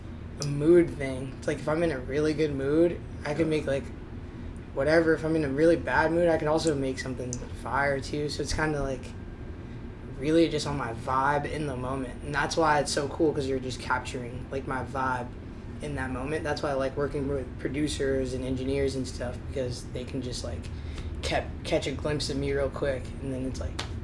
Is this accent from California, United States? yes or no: no; New York, United States; I'm 23. I'm from New York. New York, born and raised.